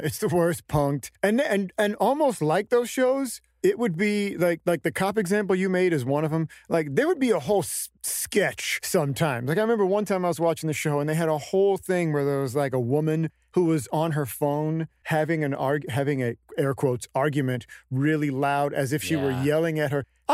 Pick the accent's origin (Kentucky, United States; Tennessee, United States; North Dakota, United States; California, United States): California, United States; Stockton; I'm a Californian through and through. I've only lived I've traveled a lot of places, but I've only lived in California. And the first 17 years of my life was in Stockton.